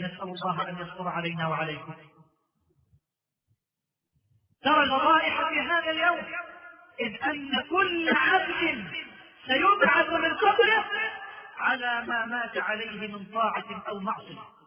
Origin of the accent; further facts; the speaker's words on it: Mansoura, Dakahlia, Egypt; المنصورة عندنا في مصر